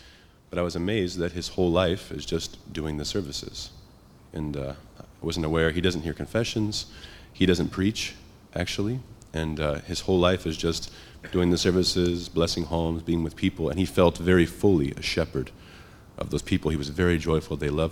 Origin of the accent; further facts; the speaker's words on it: Salt Lake City, Utah, United States; from Salt Lake.